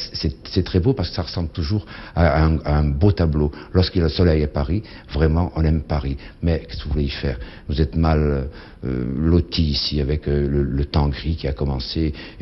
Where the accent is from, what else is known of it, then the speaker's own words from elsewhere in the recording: Monaco; je suis certainement d'origine italienne, puisque à Monaco, je suis monégasque, et autrefois ça, c'était génois tout ça, et mes grands-parents étaient italiens, sauf ma grand-mère maternelle, et pas paternelle.